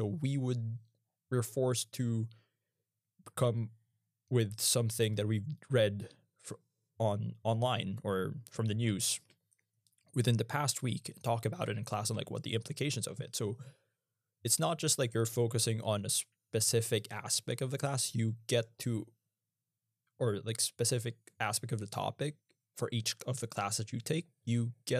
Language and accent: English; Philippines; for me as a Filipino, since the Philippines is trying to be closer, much closer to Japan given the current security situation in our region.